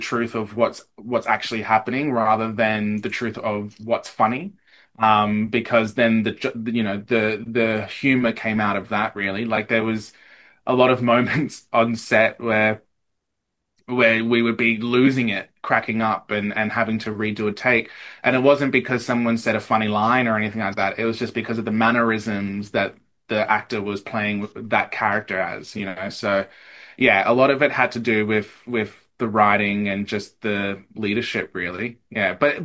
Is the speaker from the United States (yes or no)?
no; Eastern Australia, Australia; accent: Eastern Australian; I had to get rid of my Eastern Australian accent